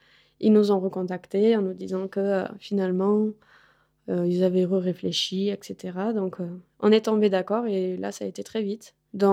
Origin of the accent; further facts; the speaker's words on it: Occitanie, France; now in Loire, France; Je viens du sud-ouest, du Gers. Et voilà, donc mon parcours m'a menée dans la Loire et à m'installer ici comme agricultrice et éleveuse de brebis. Et j'ai 30 ans, 31.